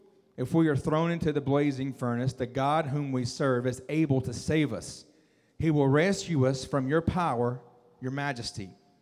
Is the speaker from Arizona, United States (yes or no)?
no; Alabama, United States; I'm going to call him King Neb just because I'm from Alabama and I like nicknames, all right?